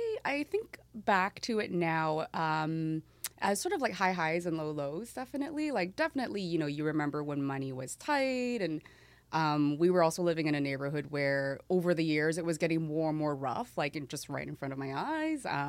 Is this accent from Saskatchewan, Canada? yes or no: no; Vancouver, British Columbia, Canada; now in Toronto, Canada; Everything you hear about Vancouver and rain is true. I do love it. Yeah. Like, I live in Toronto now